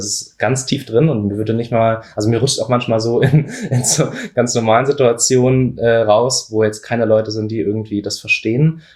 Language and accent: German; Berlin, Germany; Ich für mich persönlich habe das gefunden in dem Begriff, ich bin Berliner